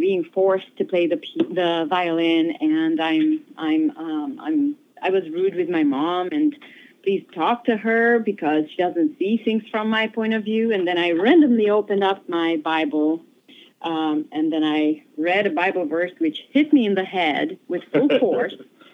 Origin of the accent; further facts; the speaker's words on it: Romania; born there; English is a second language; I was born in Romania in a different status than it is now.